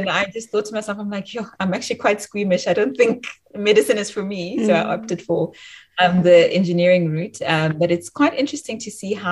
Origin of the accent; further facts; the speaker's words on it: Bloemfontein, Free State, South Africa; So as you mentioned … I'm actually from Bloemfontein. I'm bred in Bloemfontein.